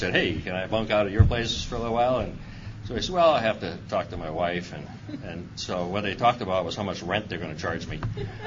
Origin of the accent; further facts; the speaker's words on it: Massachusetts, United States; moved away as an adult; I grew up in Massachusetts, and when I was 18, I left there.